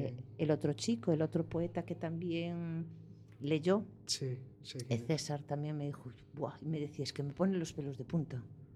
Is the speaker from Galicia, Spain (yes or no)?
yes; Ordes, Galicia, Spain; born there; Aparte es nativo de donde yo nací, de la zona de Órdenes.